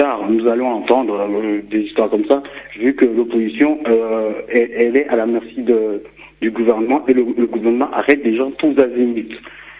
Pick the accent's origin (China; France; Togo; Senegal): Togo; la situation qui se passe chez nous au Togo